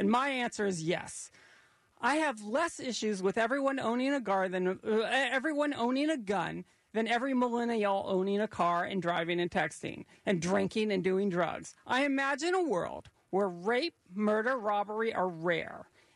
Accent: Mar Vista, California, United States; when I was a boy growing up in Mar Vista, California, I lived on a cul-de-sac with three Holocaust survivors.

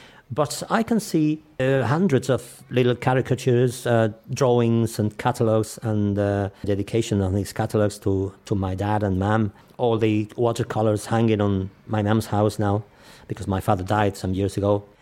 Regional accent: Malaga, Andalusia, Spain; English is a second language; and I'm from Malaga, nothing to do with Andalusia and Galicia

